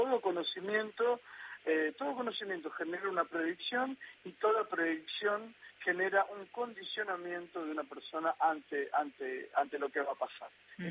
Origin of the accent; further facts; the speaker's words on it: Argentina; Mi papá no me enseñó el idioma, de manera que lo aprendí como cualquier argentino que va a algún curso.